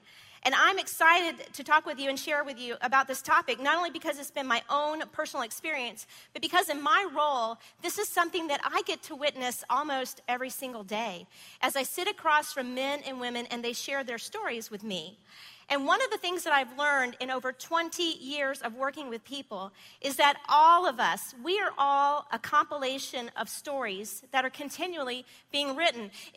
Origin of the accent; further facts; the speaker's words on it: Decatur, Georgia, United States; also born or lived in Avondale Estates; But I will say this, growing up in Decatur and Avondale Estates area, it was never as hip as it is now.